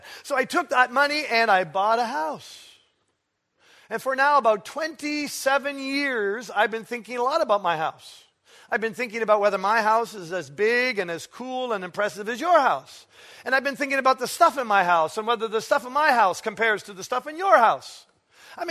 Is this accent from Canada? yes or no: yes; Ontario, Canada; I grew up in Eastern Ontario, Canada, by the edge of the St. Lawrence River, which I did.